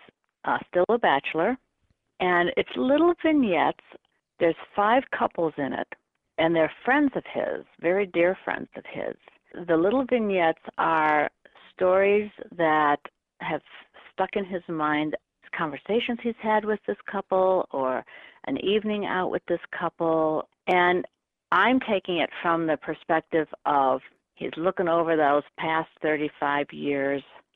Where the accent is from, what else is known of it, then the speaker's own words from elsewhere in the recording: Ohio, United States; I'm originally from Ohio, born to a mother who was a dancer.